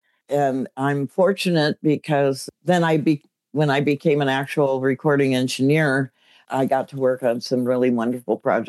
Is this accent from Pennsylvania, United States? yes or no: no; Compton, California, United States; And born and raised in Los Angeles, right. Compton, actually.